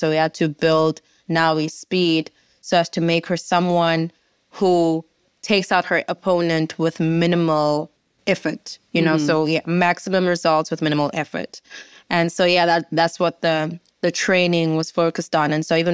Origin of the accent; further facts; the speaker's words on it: South Africa; that I, as a South African, had no clue about.